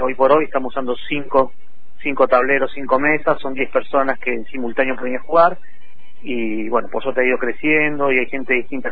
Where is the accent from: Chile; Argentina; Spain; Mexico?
Argentina; General Roca, Río Negro; lamentablemente acá en Roca no había como mucha actividad para participar en torneos ni muchos talleres en ese momento.